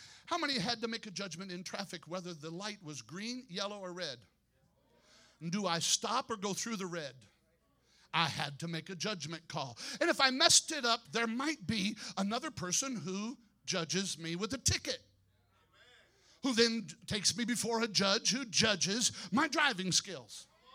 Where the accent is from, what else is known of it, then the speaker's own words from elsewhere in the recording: Rockford, Illinois, United States; when I was growing up in Rockford, Illinois